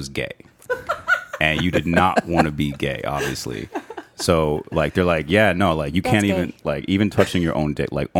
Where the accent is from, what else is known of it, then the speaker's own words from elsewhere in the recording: New York City, New York, United States; So I grew up in Harlem, and it wasn't really that much of a religious environment.